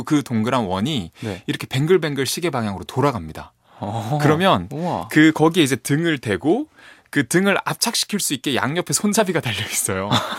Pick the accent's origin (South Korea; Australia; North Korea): South Korea; Gyeongsang; 그런데 제 고향인 경상도 지역에 제가 한 초등학교 고학년 때쯤인가, 때 밀어주는 기계가 등장을 했습니다.